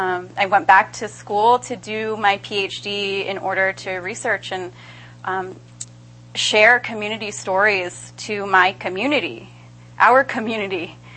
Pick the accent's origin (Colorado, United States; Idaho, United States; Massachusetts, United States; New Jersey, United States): New Jersey, United States; I was born and raised on Lenape land in what is now called New Jersey.